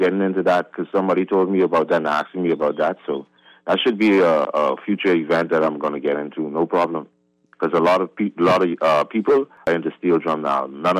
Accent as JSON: {"language": "English", "country": "Bahamas", "said": "They got a sound in Trinidad like our rake and scrape."}